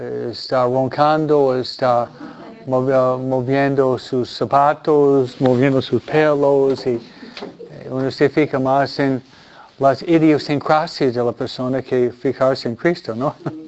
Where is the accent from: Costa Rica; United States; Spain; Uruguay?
United States; Spanish is a second language; A mí, tal vez porque soy americano más independiente, me gusta mi espacio, ¿no?